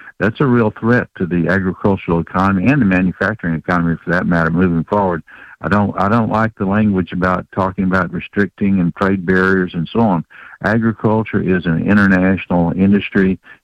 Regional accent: Georgia, United States; I grew up in Georgia, so that's the way you got to be.

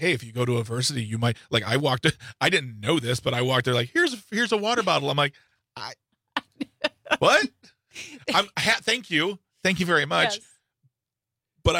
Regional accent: United States; I'm an American kid who went to school.

